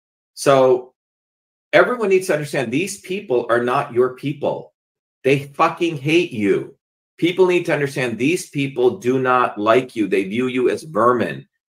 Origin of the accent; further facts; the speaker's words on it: New Jersey, United States; When I was growing up in New Jersey, mowing lawns and playing baseball